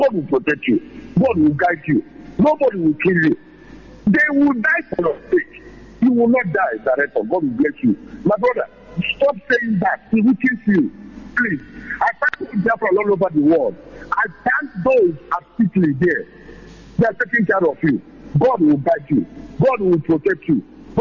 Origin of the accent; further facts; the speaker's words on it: Abba, Imo, Nigeria; now in Cork, Ireland; I am from Abba, in one of the local government area, in Imo State, Biafra land.